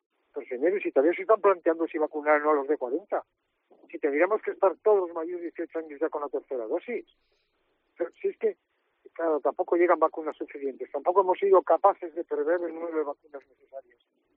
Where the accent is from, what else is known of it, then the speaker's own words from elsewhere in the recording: Spain; que somos todos españoles.